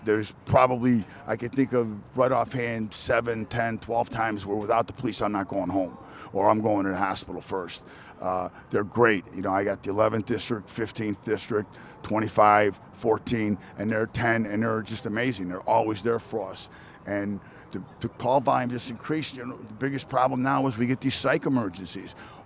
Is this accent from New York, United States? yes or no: no; Illinois, United States; I grew up on the northwest side. I went to St. Peter Canisius, lived at Grand Avenue in Cicero my whole life. I can't get away from Grand Avenue.